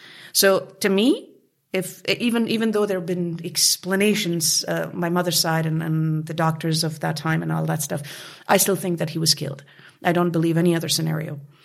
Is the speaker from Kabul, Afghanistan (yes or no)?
yes; Kabul, Afghanistan; as a child growing up in Kabul, regardless of the financial comforts and privileges, I had the most beautiful childhood a kid could ever dream of.